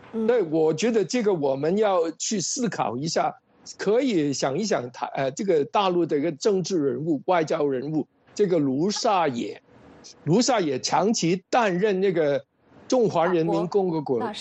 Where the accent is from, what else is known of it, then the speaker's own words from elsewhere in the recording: Hong Kong; now in United Kingdom; 我是一个香港人。我现在在英国，我是一个英国的华人